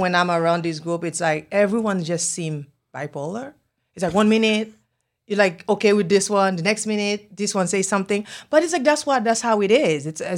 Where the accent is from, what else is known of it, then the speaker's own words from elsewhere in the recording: Haiti; first language Haitian Creole; English is a second language; You know, I'm from Haiti. I speak Creole.